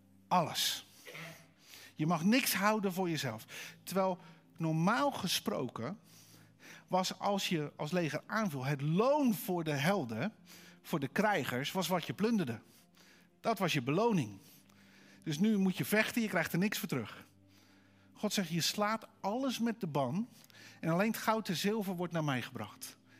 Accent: Netherlands; Weet je wel, denk ik dan als Hollander.

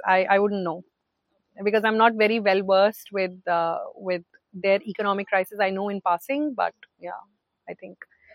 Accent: India; I come from India and we have electricity, and then we have all the amenities.

